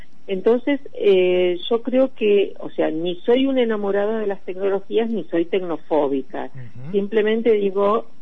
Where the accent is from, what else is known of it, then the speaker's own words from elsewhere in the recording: Viedma, Río Negro, Argentina; born there; also born or lived in Bariloche / Buenos Aires; now in La Plata, Argentina; yo nací en Viedma, pero después estuve viviendo en Bariloche y después, bueno, como hicimos muchos en cierta época, tengo 56 años, me vine a estudiar a Buenos Aires y después a La Plata. Soy medio nómade.